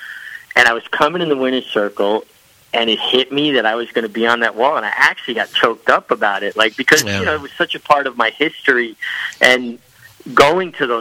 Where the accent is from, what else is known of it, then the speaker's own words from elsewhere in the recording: New York, United States; And you know, see, like for me growing up in New York, the lead up to the Triple Crown